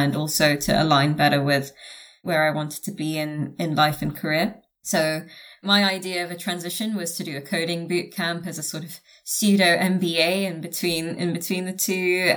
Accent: London, United Kingdom; I am the only member of my family, actually, who was born and raised in London

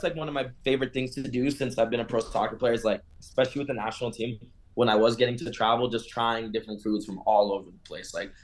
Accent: Florida, United States; now in Colorado, United States; so growing up in South Florida, like living in South Florida for most of my life, it's very different.

